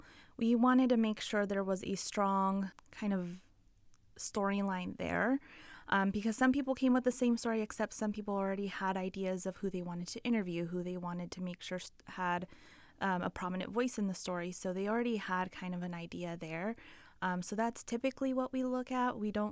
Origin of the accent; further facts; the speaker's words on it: Fresno, California, United States; people say, oh, you're from California, so you must be from the beach. And I go, oh, no, I'm from Fresno.